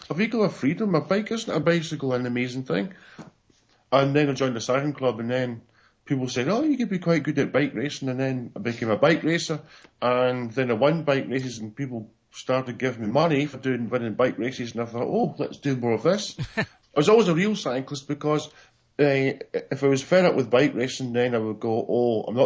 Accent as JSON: {"language": "English", "region": "Scotland", "country": "United Kingdom", "tie": "born or raised there", "also_born_or_lived": "England", "said": "My mother is Scottish anyhow, but they were there in England for work. So I am Scottish. I moved to Scotland, then lived here"}